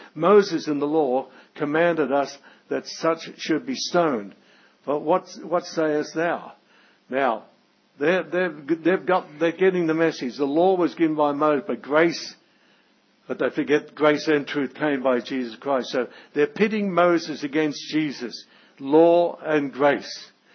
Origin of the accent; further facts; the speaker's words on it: Australia; Now, being an Australian, I ask the awkward questions.